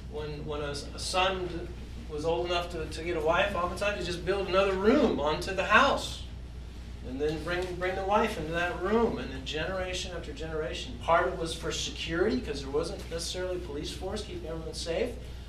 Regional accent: Texas, United States; I'm originally from Texas, so I'm, 2,000 miles away from my family, my wife's family.

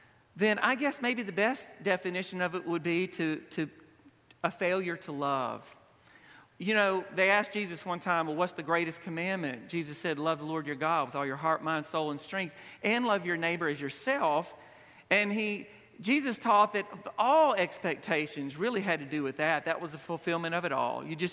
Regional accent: Brookhaven, Mississippi, United States; He recently did one on my hometown, Brookhaven, and it was really, really good.

